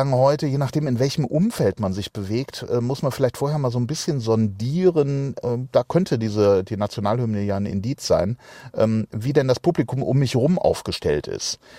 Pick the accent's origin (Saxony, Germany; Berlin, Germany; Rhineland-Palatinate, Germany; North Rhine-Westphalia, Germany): North Rhine-Westphalia, Germany; Cologne; Ich komme ja aus Köln